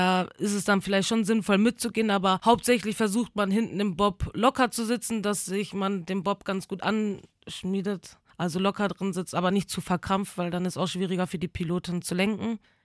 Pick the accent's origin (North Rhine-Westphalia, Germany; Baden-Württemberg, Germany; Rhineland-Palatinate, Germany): North Rhine-Westphalia, Germany; Dortmund; moved away as an adult; ich bin ja aus Dortmund extra hingezogen vor circa 2,5 Jahren zu meinem Trainer.